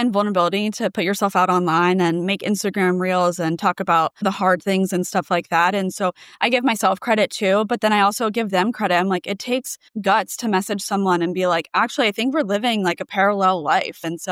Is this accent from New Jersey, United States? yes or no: yes; New Jersey, United States; And then I noticed that she was wearing a New York Yankees hat, and I am from New Jersey.